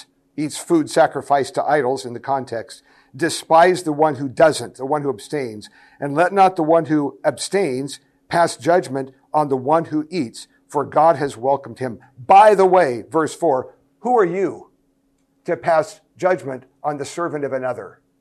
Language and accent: English; United States; A lot of fights in my home country, USA right now, about different skin colors.